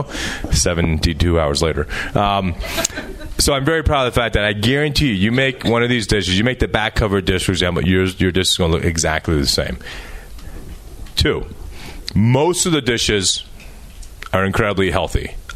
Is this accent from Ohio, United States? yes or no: yes; Dayton, Ohio, United States; I came from Dayton, Ohio. 5 p.m., not 5:01, 5 p.m., we sat down and had dinner, my brother and my two parents.